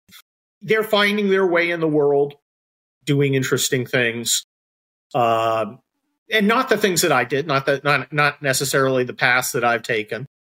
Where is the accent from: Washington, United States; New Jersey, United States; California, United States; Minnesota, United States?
California, United States; born or raised there